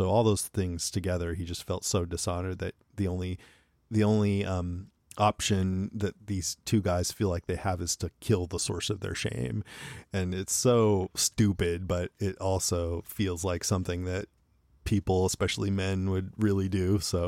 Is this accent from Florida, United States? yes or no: no; Modesto, California, United States; Yeah, it's like a few hours away from where we grew up in Modesto. A couple hours.